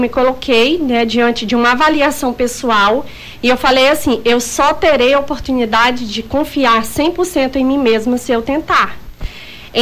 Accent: Icuriã, Acre, Brazil; Eu sou do interior do Acre, de um seringal chamado Icuriã. Fica depois de Assis Brasil, 80 quilômetros. E eu vim para a cidade aos 18 anos. Então, vim para Assis Brasil em busca de estudo. Depois vim para Rio Branco em 2005.

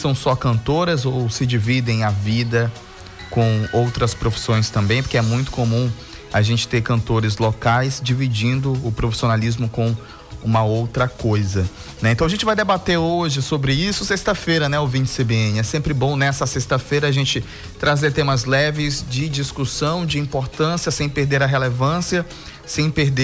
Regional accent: Amazonas, Brazil; E eu sou amazonense nato, ouço música regional

